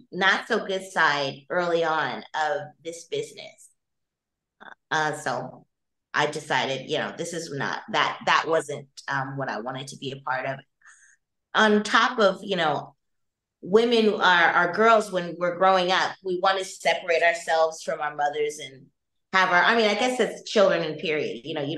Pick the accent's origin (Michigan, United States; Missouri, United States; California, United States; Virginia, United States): California, United States; Los Angeles; also born or lived in Chicago / New York City; Okay, so I was born in Chicago. I was partially raised in Los Angeles and partially raised in New York City.